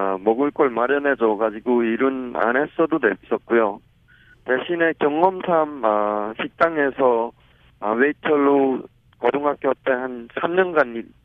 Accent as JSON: {"language": "Korean", "country": "North Korea", "tie": "born or raised there", "said": "북한에는 친구들이 많았죠. 왜냐면 이민학교도 초등학교도 거기서 나왔고 제가 나서 자란 고향이니까요."}